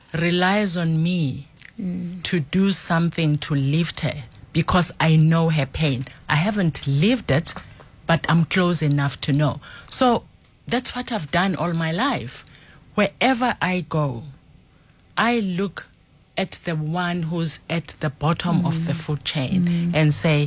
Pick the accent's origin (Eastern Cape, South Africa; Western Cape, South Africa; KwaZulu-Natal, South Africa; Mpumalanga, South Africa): KwaZulu-Natal, South Africa; Westville; I grew up in Westville, and during those days used to have European and non-European, belong to the non-European space, and it didn't come with a lot of privilege, if any.